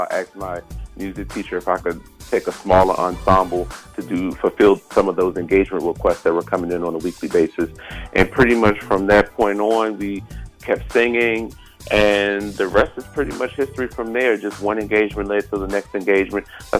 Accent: Washington, District of Columbia, United States; I'm from Washington, D.C.

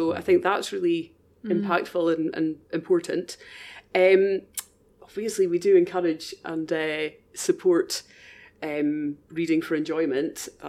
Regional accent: Beauly, Scotland, United Kingdom; I'm from Bewley

